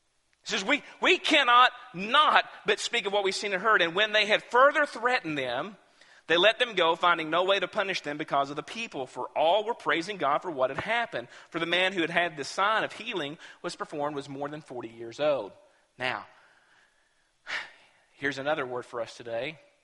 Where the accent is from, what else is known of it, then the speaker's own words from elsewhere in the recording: United States; because I'm an American and it's acceptable in my culture and my county